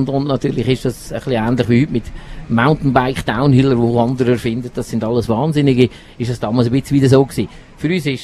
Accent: Andermatt, Uri, Switzerland; Ich bin im Tal geboren, zu Realb und zu Andermatt aufgewachsen.

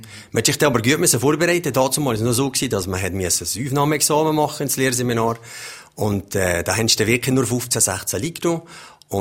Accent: Visp, Valais, Switzerland; ich bin also zu Fisch geboren, habe alle meine Schüler hier gemacht und eine flotte Kindheit hier in dem Fisper erlebt.

